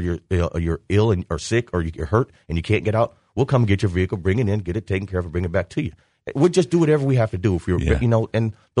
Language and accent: English; Galesburg, Illinois, United States; But, I was born and raised here in Galesburg, Illinois. Junior high, high school, college.